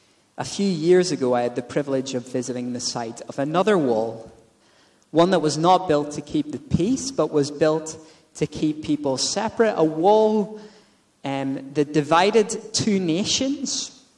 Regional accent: Belfast, Northern Ireland, United Kingdom; now in Carlisle, United Kingdom; As you know, I grew up in Belfast.

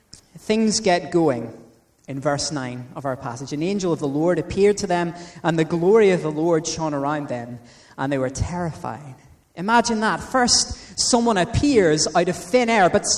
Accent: Belfast, Northern Ireland, United Kingdom; Growing up in Belfast, especially in a Christian family, you were immersed in C.S. Lewis's Chronicles of Narnia from an early age

